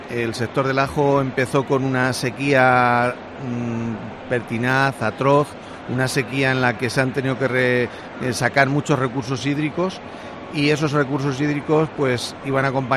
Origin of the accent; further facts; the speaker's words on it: Castilla-La Mancha, Spain; nos tenemos que sentir como castellano-manchegos muy orgullosos